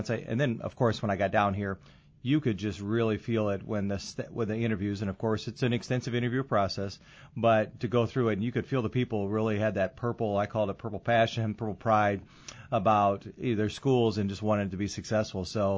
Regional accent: Davenport, Iowa, United States; I'm actually born and raised in the Quad Cities in Davenport. My wife and I are both Davenport Central graduates.

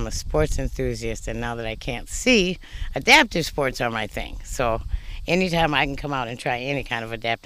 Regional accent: Minneapolis, Minnesota, United States; Minneapolis, Minnesota.

